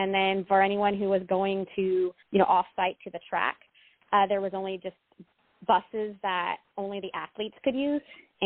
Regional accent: Vacaville, California, United States; I grew up in Vacaville area.

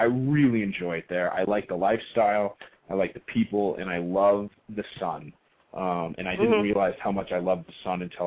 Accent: Pacific Northwest, United States; I grew up in the Northwest between Portland and Seattle, and I think they're the best of the best, especially for raising a family.

